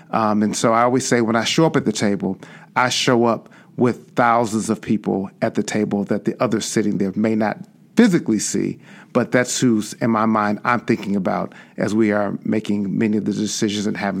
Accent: Chicago, Illinois, United States; I grew up on the South Side and South Suburbs of Chicago

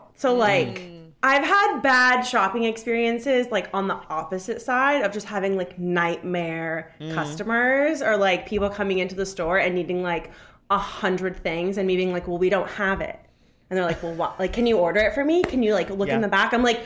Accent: Los Angeles, California, United States; I'm from Los Angeles, and I really just have never had a bad shopping experience

